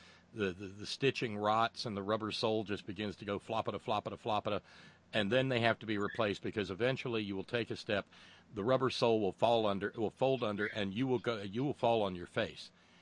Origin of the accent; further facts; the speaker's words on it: the South, United States; I figured this one out a long time ago too, because I was raised in the South.